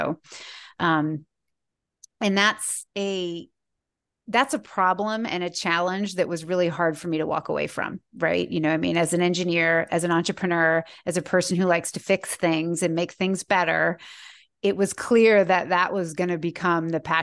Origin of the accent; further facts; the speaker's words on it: Massachusetts, United States; I grew up in Massachusetts, and so I knew more about Lyme than a lot of people